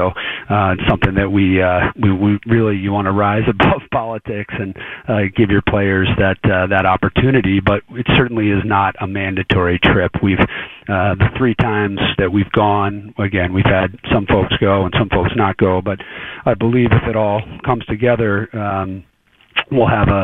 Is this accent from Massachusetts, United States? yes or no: yes; Boston, Massachusetts, United States; Come on, I'm from Boston.